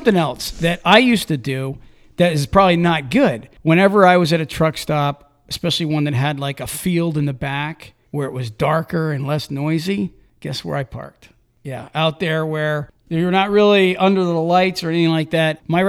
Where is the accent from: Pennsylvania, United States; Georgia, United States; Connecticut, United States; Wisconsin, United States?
Georgia, United States; If I got a license for it in my home state, which is Georgia, is that going to be valid in other states?